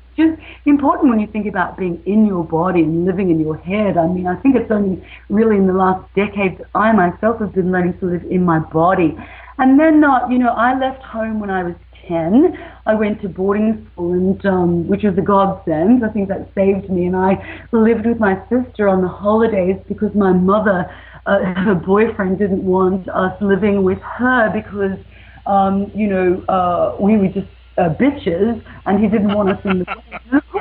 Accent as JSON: {"language": "English", "country": "Australia", "tie": "born there", "also_born_or_lived": "Papua New Guinea", "said": "I was born in Australia. I lived the first year of my life in Papua New Guinea."}